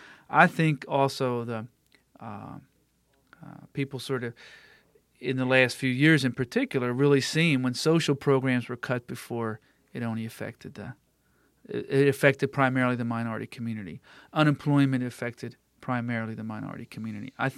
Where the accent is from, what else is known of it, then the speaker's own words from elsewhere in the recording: Downingtown, Pennsylvania, United States; Well, I grew up in Downingtown, Pennsylvania, which is a small mill town. Make a lot of paper there.